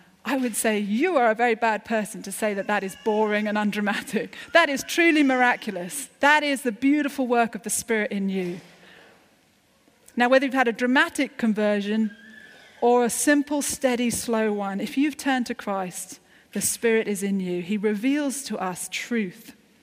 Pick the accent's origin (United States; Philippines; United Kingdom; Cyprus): United Kingdom; We're British. We're cynical.